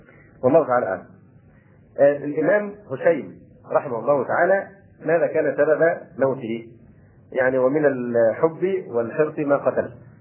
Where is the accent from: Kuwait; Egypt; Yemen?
Egypt; وربما الأمر هنا عندنا في مصر أخف